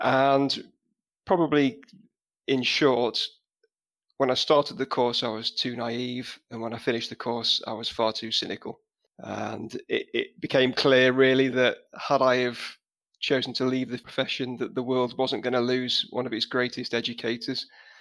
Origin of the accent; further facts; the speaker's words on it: Nottingham, East Midlands, United Kingdom; I grew up in Nottingham. My family is still down there.